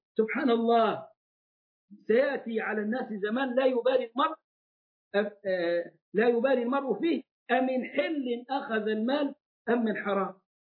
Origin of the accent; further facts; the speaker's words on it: Egypt; إحنا عندنا في مصر أرض أوقاف وقفت من أيام الحكم الملكي